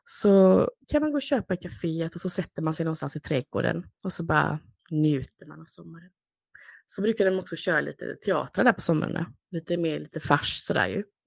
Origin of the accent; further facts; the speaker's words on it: Kalmar, Kalmar County, Sweden; Och Kalmar är min hemstad.